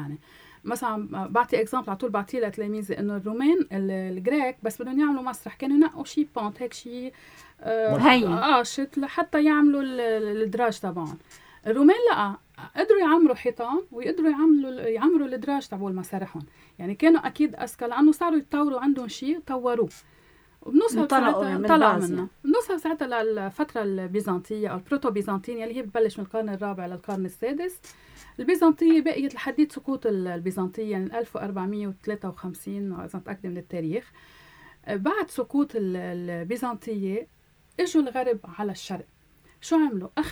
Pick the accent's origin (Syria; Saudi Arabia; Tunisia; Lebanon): Lebanon; أنا كلبنانية